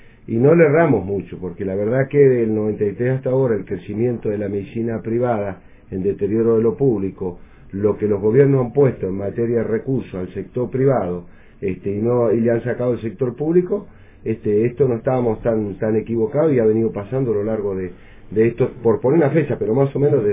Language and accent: Spanish; Chos Malal, Neuquén, Argentina; No, porque vengo de Chosmalal, del interior.